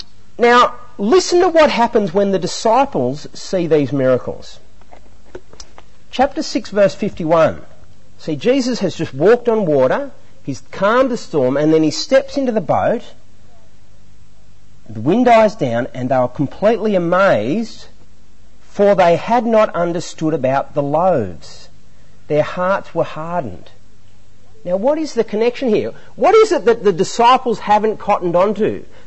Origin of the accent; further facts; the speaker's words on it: Queanbeyan, New South Wales, Australia; Queanbeyan Olympic Pool, at my hometown in Queanbeyan